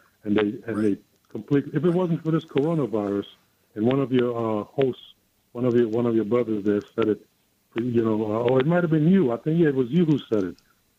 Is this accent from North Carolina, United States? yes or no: no; New York City, New York, United States; I'm from West Harlem.